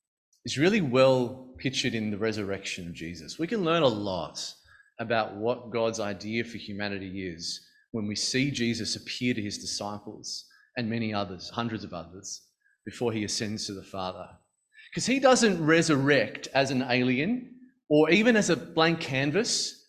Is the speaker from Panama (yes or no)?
no; Australia; So I am an Australian male full-time worker.